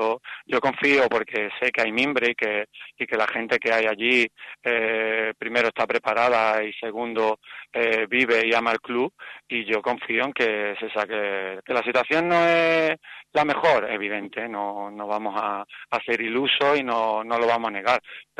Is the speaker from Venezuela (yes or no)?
no; Málaga, Andalusia, Spain; Primero porque soy malagueño